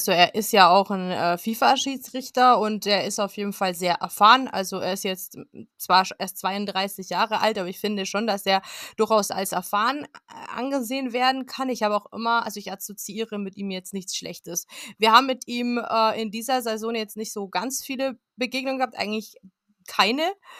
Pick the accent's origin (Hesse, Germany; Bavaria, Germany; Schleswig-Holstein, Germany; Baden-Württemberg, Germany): Bavaria, Germany; Augsburg; wir wissen das alle als Augsburger und Augsburgerinnen